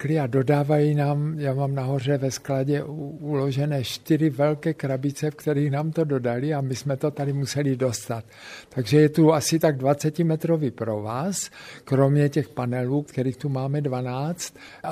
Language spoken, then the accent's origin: Czech; Frýdek-Místek, Moravian-Silesian Region, Czechia; born there; a já jsem se narodil ve Frýdku Místku pod Čubkem a Štandlem.